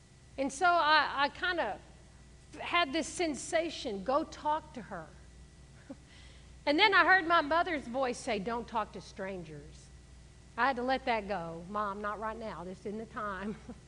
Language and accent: English; Gulf Coast, United States; I was raised on the Gulf Coast, so if you don't know what I'm talking about